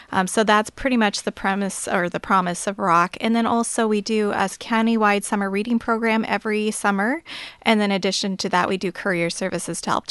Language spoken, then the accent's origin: English; Astoria, Oregon, United States; So I grew up here in Astoria, and I actually kind of traveled around a little bit, went out to the Midwest and got my master's degree in library science.